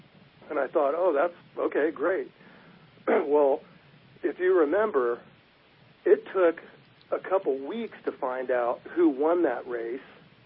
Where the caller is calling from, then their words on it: Reading, Pennsylvania, United States; Yeah, I'm from Reading.